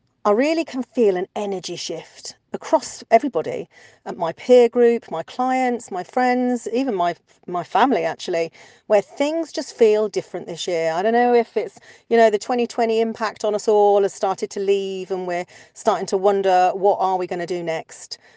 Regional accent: United Kingdom; Ironically, I'm British, as you can probably tell

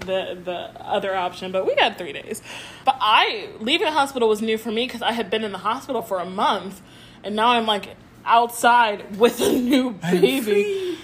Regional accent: Jacksonville, Florida, United States; because we're from Jacksonville and 904 is Duval.

